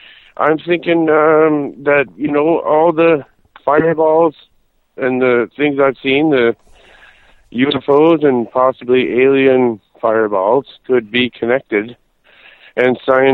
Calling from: Ontario, Canada; I'm calling from Ontario.

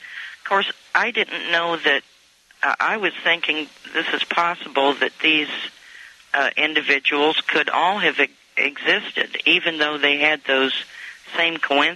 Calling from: Hot Springs, Arkansas, United States; Hot Springs.

